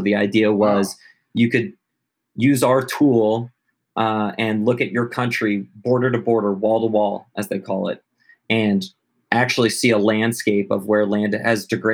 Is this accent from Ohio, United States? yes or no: yes; Dayton, Ohio, United States; and that is where I grew up in Dayton, Ohio. So shout out to Dayton, Ohio